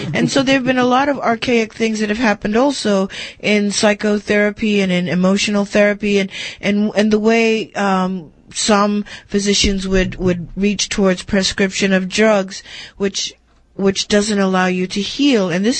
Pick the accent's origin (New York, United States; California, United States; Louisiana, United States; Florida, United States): New York, United States; Bronx; You know, I grew up in the Bronx. I used to live on Davidson Avenue in the Bronx and went to elementary school.